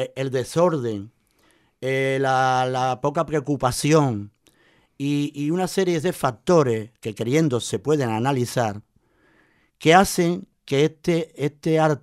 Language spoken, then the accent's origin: Spanish; El Puerto de Santa María, Andalusia, Spain; Yo soy andaluz, ¿no? Y soy del puerto.